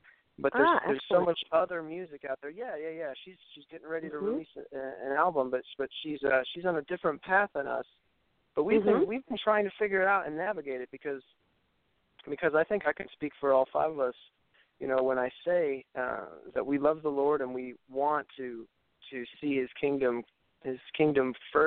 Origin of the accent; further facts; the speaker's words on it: New Jersey, United States; also born or lived in Midwest; now in Memphis, United States; I grew up in New Jersey, actually, and then moved to the Midwest later on, and then eventually made my way down to Memphis to go to Visible Music College as well.